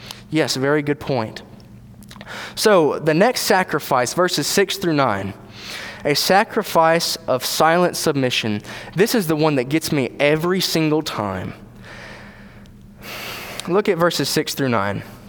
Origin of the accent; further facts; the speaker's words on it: Tennessee, United States; I grew up in Tennessee.